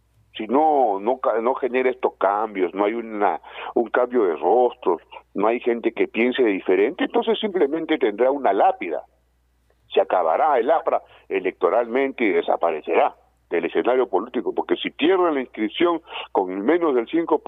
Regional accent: Cusco, Peru; como en mi tierra, en el Cusco

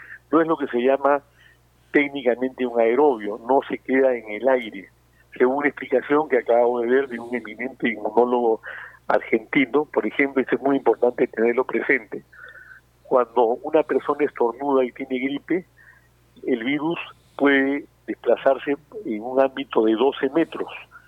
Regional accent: Peru; vamos a ver qué tal la vamos a pasar todos unidos como buenos peruanos

